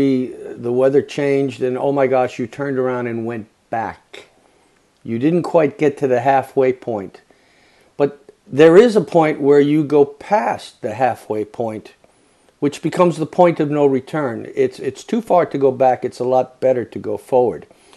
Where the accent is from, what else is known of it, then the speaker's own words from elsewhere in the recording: United States; And I knew this happened a good many times while I was growing up in the United States.